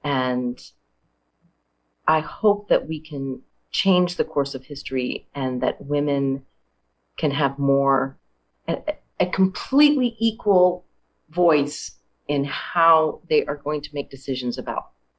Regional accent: California, United States; Well, I grew up in California, and I admit that I had some of my own stereotypes when I came to the South.

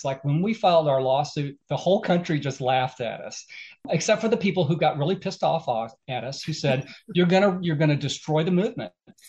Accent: Canada; I'm a Canadian, so I'm not leaving.

